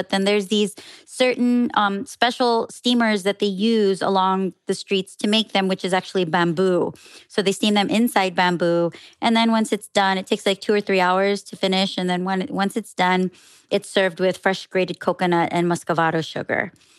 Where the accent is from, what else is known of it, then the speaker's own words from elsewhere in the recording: Quezon City, Metro Manila, Philippines; I'm from Manila, Quezon City, which is a part of Manila. But my mom is from Iloilo, which is a province a little bit more south.